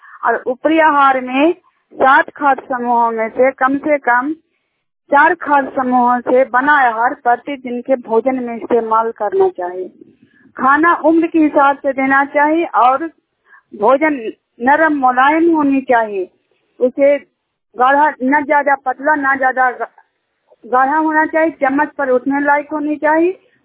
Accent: Juniyar, Bihar, India; Junior गांव के रहने वाली हूँ, हिलसा प्रखंड नालंदा जिला का निवासी हूँ।

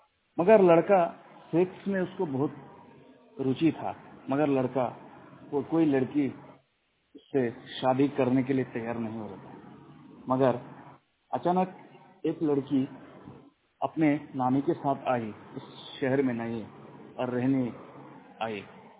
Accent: West Bengal, India; मैं वेस्ट बंगाल का रहने वाला हूँ।

